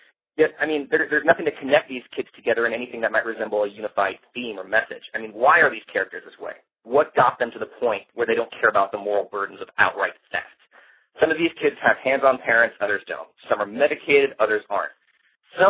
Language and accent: English; the South, United States; accent: southern; I'm going to spare you guys my southern accent